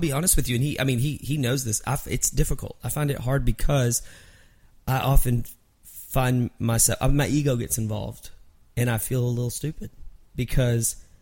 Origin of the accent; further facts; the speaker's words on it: Mineral Wells, Texas, United States; I was in my hometown in Mineral Wells, Texas.